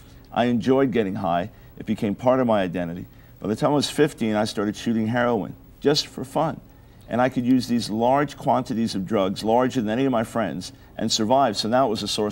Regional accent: New York, United States; See, the way I was raised on Long Island, nice Jewish home, my dad was the senior lawyer in New York Supreme Court

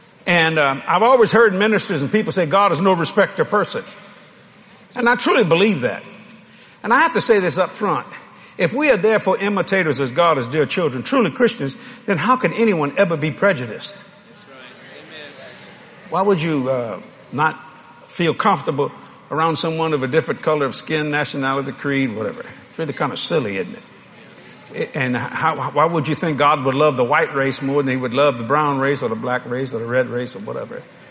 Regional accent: Louisiana, United States; I said, well, I'm a Cajun. I don't really know what we are. I was born in South Louisiana and just bring home the baby.

